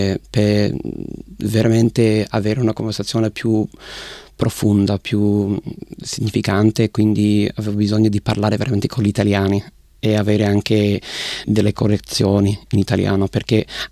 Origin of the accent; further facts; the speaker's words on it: United Kingdom; born there; first language English; Italian is a second language; Quindi io sono nato nel Regno Unito, io parlo l'inglese e il gallese, quindi sono britannico, veramente britannico.